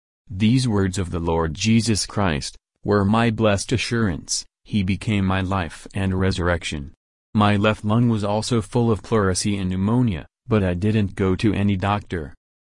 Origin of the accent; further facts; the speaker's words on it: India; first language Gujarati; English is a second language; I read the Bible completely 3 times in English, and in Gujarati, which is my mother tongue.